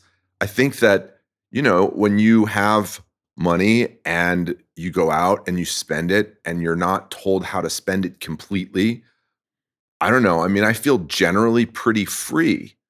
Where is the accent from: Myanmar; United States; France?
France; look, I grew up in France, and in France, the geese and the ducks